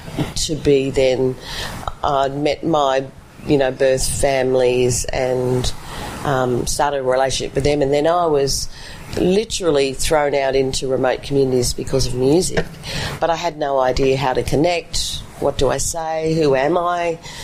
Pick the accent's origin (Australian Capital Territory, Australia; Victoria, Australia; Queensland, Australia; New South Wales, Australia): New South Wales, Australia; Sydney; growing up in Sydney, on the south side of Sydney, when I was the only Aboriginal child at school.